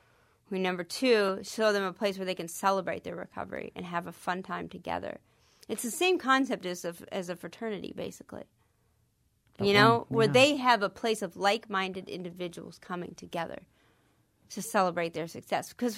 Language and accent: English; Texas, United States; I'm taking it kind of back to my home state. So this is the 360 about it all, because now I'm really taking it back to where I'm from.